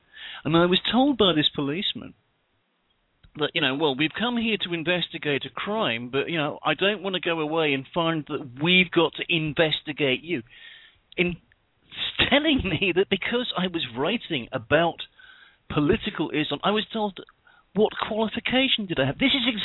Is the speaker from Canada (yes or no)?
no; United Kingdom; okay, I'm British